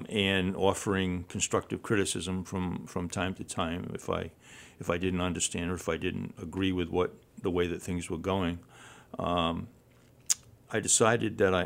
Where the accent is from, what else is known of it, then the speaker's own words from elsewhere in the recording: Seekonk, Massachusetts, United States; also born or lived in Attleboro; I grew up in the north end of Seekonk. I was born in Attleboro, I said, but very quickly brought back over the line so no one would know.